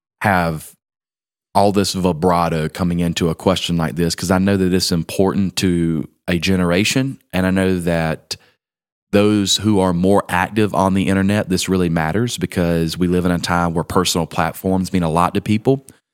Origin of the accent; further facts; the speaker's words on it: Georgia, United States; when I was growing up in South Georgia, right, out there with all the pecan orchards and peach trees